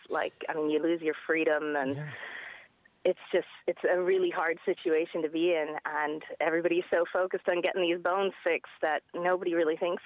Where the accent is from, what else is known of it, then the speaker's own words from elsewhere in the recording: Michigan, United States; also born or lived in Dublin, Ireland; No, I grew up there in Michigan, but I'm from Dublin.